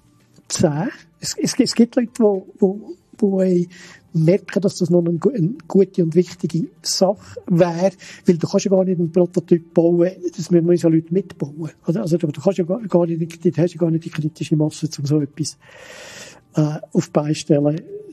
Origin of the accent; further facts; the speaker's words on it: Switzerland; man muss sich ein bisschen schämen als Schweizer.